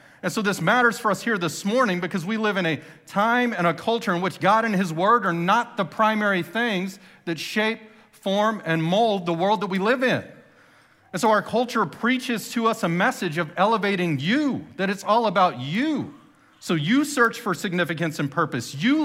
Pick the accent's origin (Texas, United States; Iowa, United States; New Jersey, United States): Texas, United States; And I know some of y'all know I'm from Texas.